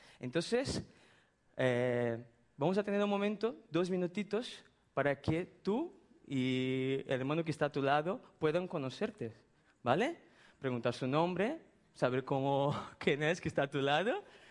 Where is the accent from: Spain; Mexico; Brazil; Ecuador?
Brazil; Spanish is a second language; Yo soy de Brasil